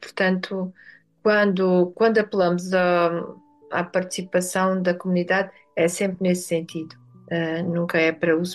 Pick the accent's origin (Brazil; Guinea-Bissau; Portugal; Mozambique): Portugal; Alentejo; Sou alentejana, mas sou uma alentejana.